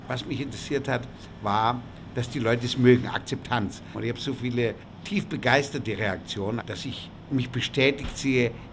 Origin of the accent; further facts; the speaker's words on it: Rothenburg ob der Tauber, Bavaria, Germany; Ich bin da in Bayern, in Franken aufgewachsen, wo man natürlich als Flüchtlingskind nicht besonders beliebt war, aber in diesem romantischen Rotenburg auf der Tauber.